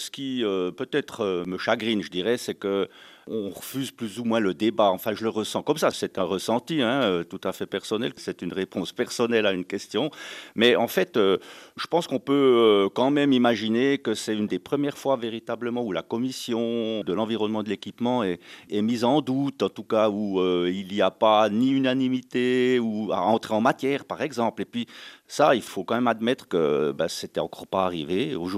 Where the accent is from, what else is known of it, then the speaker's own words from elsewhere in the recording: Jura, Switzerland; Les avis sont tranchés, mais en même temps, on est jurassien.